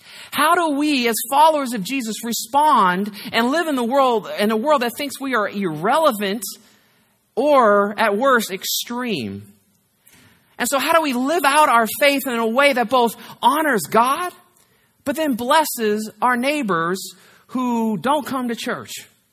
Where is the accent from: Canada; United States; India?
United States; Hayward, California; People think I'm from the South. I'm not. I grew up in the inner city of Hayward.